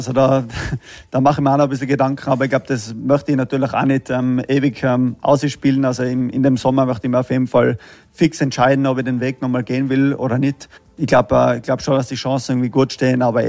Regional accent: Innsbruck, Tyrol, Austria; wenn man ein Österreicher ist. Und natürlich als Innsbrucker ist es noch einmal härter

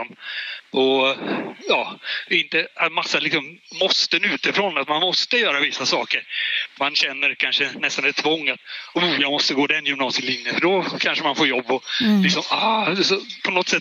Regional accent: Botkyrka, Stockholm County, Sweden; also born or lived in Partille; now in Järnforsen, Sweden; Sen flyttade familjen till Stockholm. Bodde i norra och södra Botkyrka. Jag flyttade till Tumba när jag flyttade hemifrån. Så jag bodde i Stockholm i 29 år fram till 2008.

